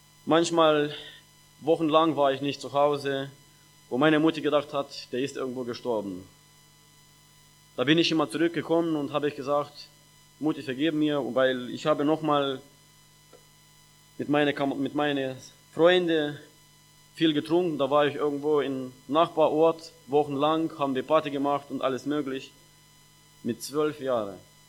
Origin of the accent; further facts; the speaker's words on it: Moldova; ich komme aus Moldawien, ich bin verheiratet, ich habe eine Frau und eine Tochter und seit 13 Jahren bin ich Christ. Ich bin in eine gläubige Familie